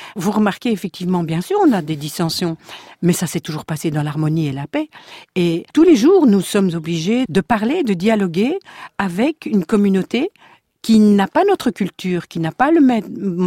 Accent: Belgium; moi je suis une Belge francophone et je défends ma francophonie, ma langue française

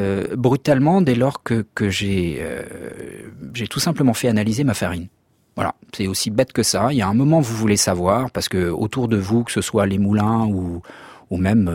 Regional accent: Annecy, Auvergne-Rhône-Alpes, France; J'ai grandi à Annecy.

